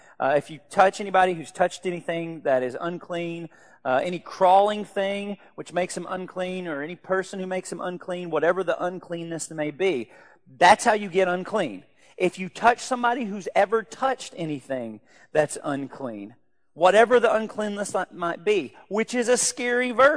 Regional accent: Arkansas, United States; I'm from Arkansas. I'm used to not having my shoes on.

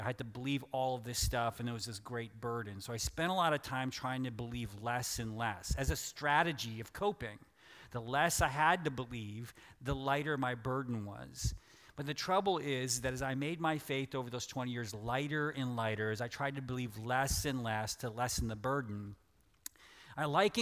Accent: Pennsylvania, United States; also born or lived in Arkansas; because I was raised in Western PA, so all my family rooted for Penn State, but since I was born in Arkansas, I was the one person in Pennsylvania in my town that rooted for the Razorbacks my entire life.

